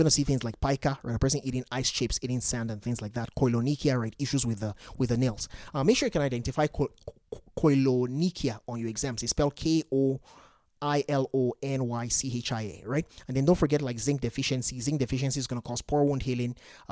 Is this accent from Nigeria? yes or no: yes; Nigeria; Growing up in Nigeria was a tough life, right?